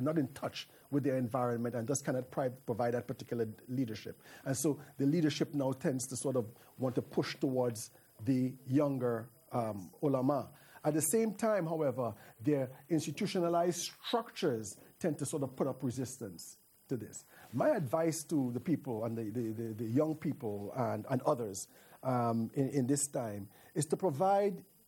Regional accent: Bangladesh; moved away as an adult; Yeah, you know, I'm from Bangladesh. I come here. I am in an alien environment.

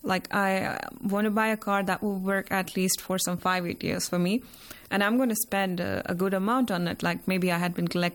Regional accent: Jammu and Kashmir, India; now in Iran; So I am from Kashmir. That's under the administration of India. And I have been living in Iran for some 9 years now.

